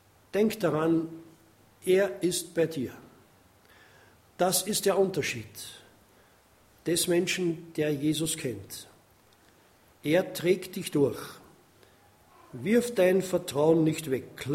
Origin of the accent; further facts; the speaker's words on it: Austria; wie sagt man als Österreicher, immer ein bisschen den Honig um den Bart geschmiert.